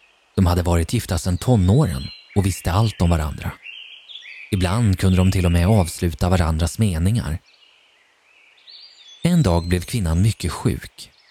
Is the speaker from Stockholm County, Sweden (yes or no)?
no; Hemse, Gotland, Sweden; När jag växte upp i Hemse socken på Gotland